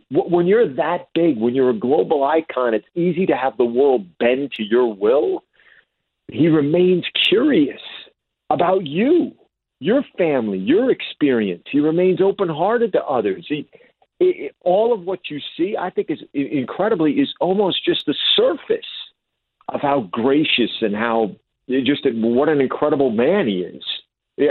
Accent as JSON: {"language": "English", "region": "New Jersey", "country": "United States", "said": "I'm the guy from Jersey with the bad haircut, and it's total chaos."}